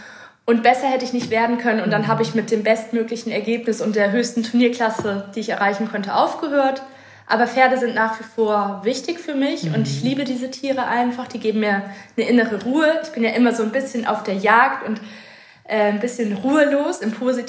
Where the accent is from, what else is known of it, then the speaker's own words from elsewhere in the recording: Hamburg, Germany; also born or lived in Munich; ich habe in München gelebt, in meiner Heimatstadt Hamburg, immer mittendrin.